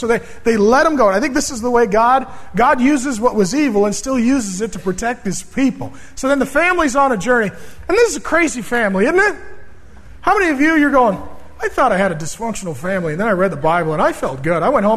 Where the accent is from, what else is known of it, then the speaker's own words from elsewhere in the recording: SeaTac, Washington, United States; also born or lived in Grand Forks, North Dakota; So I could do this because I grew up in SeaTac and I was born in Grand Forks, North Dakota.